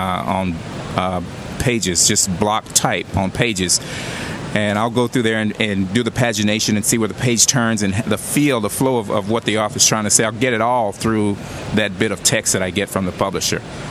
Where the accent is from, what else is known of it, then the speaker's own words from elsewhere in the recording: Oklahoma, United States; born there; also born or lived in Kansas City; I was born in Oklahoma, and I lived in Kansas City